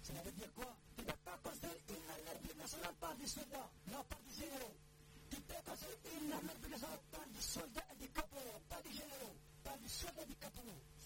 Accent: Algeria; moi je suis algérien plus pur que toi

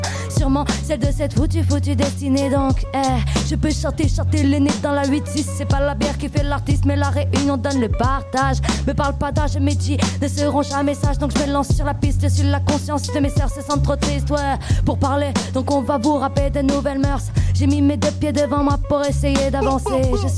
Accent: Toulouse, Occitanie, France; Je mélange les pinceaux, c'est normal, je suis de Toulouse.

